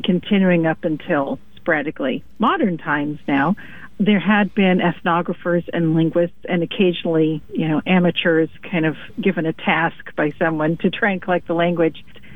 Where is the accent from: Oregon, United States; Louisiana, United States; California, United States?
Oregon, United States; Coos Bay; Yeah, I was born in Coos Bay, lived there until, till I went away to Oregon State University when I was 20.